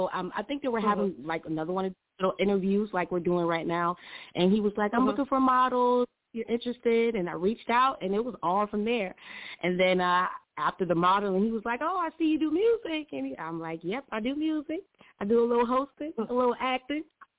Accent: Charleston, South Carolina, United States; I am originally born and raised in Charleston, corn fed downtown. Baby, you feel me? Yes, I've been here all my life.

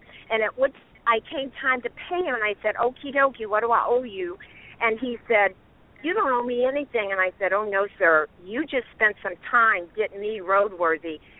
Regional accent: St. Louis, Missouri, United States; I spend a lot of time in St. Louis because that's

